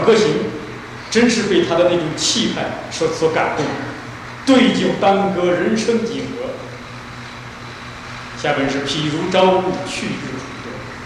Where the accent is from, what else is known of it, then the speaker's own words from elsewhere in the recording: Lankao, Henan, China; 我的老家在河南省兰考县，我们那个村子又是兰考县最贫穷的一个村子